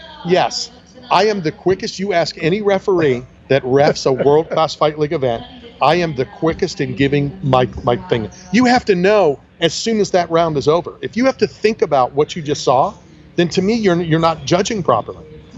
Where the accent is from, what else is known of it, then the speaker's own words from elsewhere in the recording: Philadelphia, Pennsylvania, United States; You know I'm from Philly, right? You know, so yeah, I want to find a good cheesesteak place.